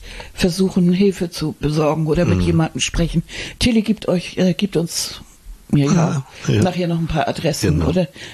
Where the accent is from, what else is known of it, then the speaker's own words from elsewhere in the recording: Hamburg, Germany; Wir sind Hamburger.